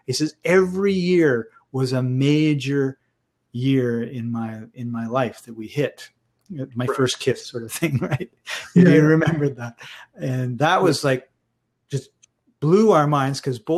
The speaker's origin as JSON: {"language": "English", "town": "Vancouver", "region": "British Columbia", "country": "Canada", "said": "And I'm from Vancouver, Canada."}